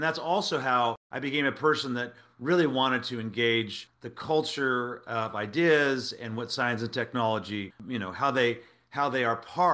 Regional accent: California, United States; Well, I grew up in the Silicon Valley in a non-religious household.

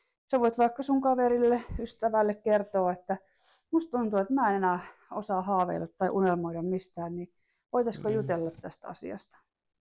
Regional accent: Kauhajoki, South Ostrobothnia, Finland; kun olin Kauhajoella, mistä olen kotoisin

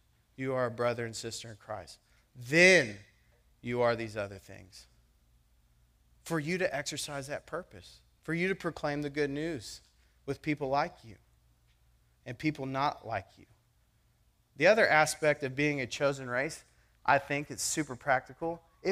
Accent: United States; I was a Marine. I am a born American. I'm super proud that I'm an American.

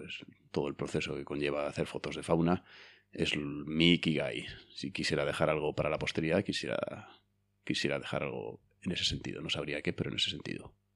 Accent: Tejerina, Castile and León, Spain; en pueblos como Tejerina, por ejemplo, que es mi pueblo

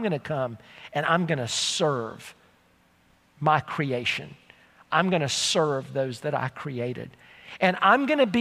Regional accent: United States; I'm a white boy from Polk County and I grew up in Polk County as a white kid.

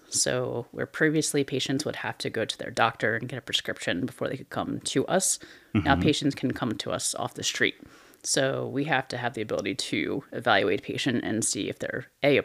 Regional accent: Baltimore, Maryland, United States; So born and raised in Baltimore.

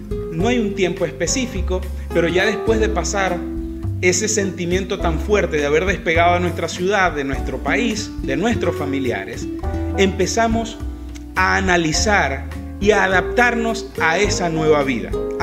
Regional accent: Venezuela; moved away; La migración, al menos para mí, que soy de Venezuela, ha sido en los últimos años un tema de mucha controversia, porque hemos salido muchísimos por diversas razones

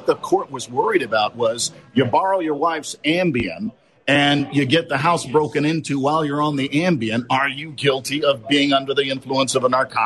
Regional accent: Oklahoma City, Oklahoma, United States; We were on the tram with a pilot who said, where are you from? We said, Oklahoma City.

